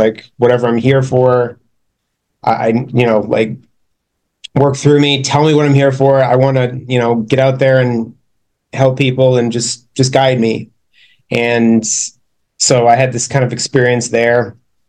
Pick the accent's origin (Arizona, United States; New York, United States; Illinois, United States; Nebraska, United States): Arizona, United States; Phoenix; I'm from Phoenix. That's where I am currently. I moved back down here.